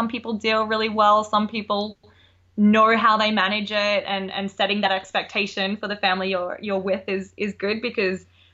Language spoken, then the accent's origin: English; Australia; accent: Australian; now in United States; Yeah, I definitely miss the weather in Australia.